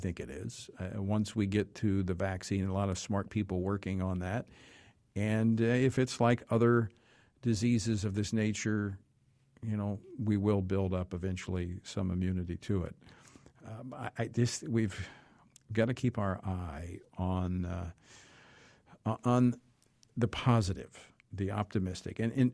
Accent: Baton Rouge, Louisiana, United States; in my hometown of Baton Rouge.

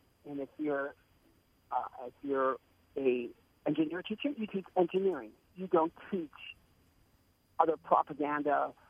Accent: Minnesota, United States; now in Texas, United States; You know, I'm from Minnesota and living in Texas, and I remember going to all the football games.

